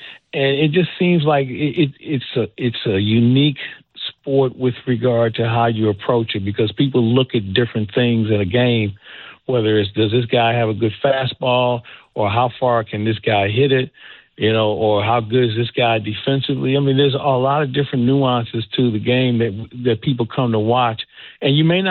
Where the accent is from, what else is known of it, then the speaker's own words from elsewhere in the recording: St. Louis, Missouri, United States; because I grew up in St. Louis